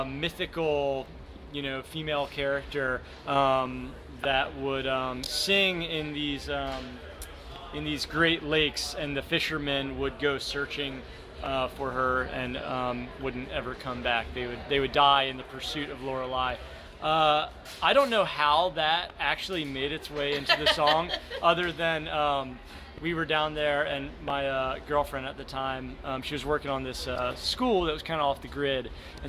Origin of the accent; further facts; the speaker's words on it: Baltimore, Maryland, United States; so I grew up in Baltimore, Maryland.